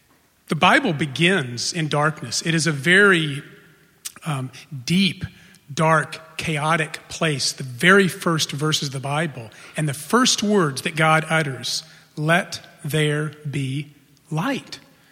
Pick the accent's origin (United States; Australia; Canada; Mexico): United States; El Paso, Texas; From my earliest memories, I grew up in El Paso, Texas.